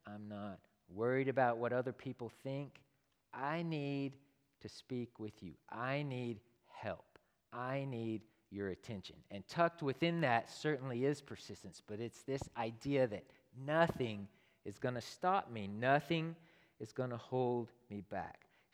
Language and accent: English; Texas, United States; I'm from Texas, so I listen to country music every now and then.